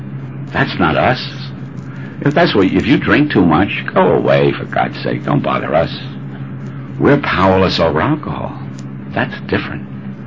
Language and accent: English; Bronx, New York, United States; I grew up in the South Bronx.